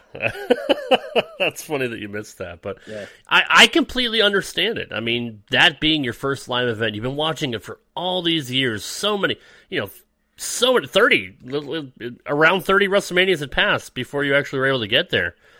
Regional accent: Connecticut, United States; because I grew up in Connecticut, we had some local fed from Mass.

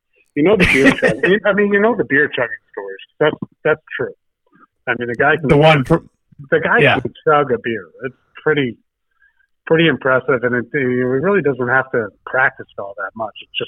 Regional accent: Pennsylvania, United States; now in Rhode Island, United States; You know, God, hey, look, I'm from Pennsylvania. You know, I live in Rhode Island now

